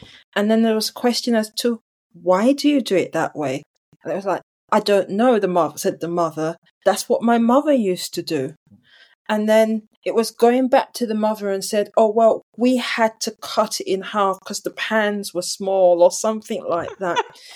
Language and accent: English; England, United Kingdom; also born or lived in Nigeria; I'm Nigerian, of Nigerian heritage. I'm British by birth. I was born in England, spent my foundation years in England, lived in Nigeria, secondary school, first degree, came back to England.